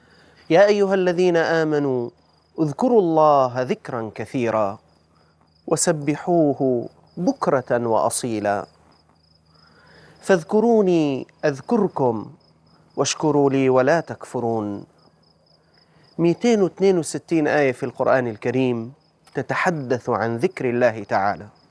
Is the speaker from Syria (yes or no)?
yes; Syria; عندنا في الشام يقولون بع الدار واشتري الأذكار